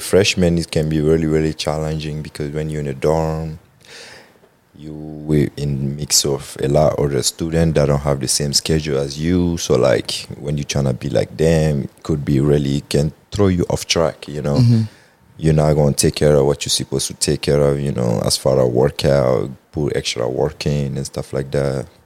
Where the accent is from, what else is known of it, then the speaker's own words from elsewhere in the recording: Mali; I'm from West Africa, Mali. Yeah, student athlete at ISU. Play basketball here. Been here for like 5 years now.